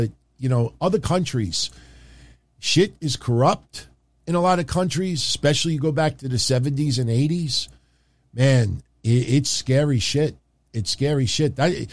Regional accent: New York, United States; understand, I'm from the Northeast. I'm from New York my whole life.

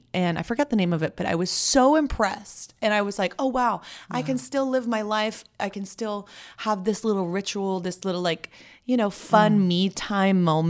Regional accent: Santa Barbara, California, United States; I grew up mostly in Santa Barbara.

